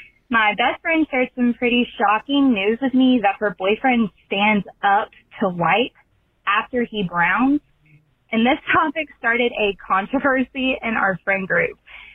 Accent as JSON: {"language": "English", "region": "Alabama", "country": "United States", "said": "I'm from Alabama"}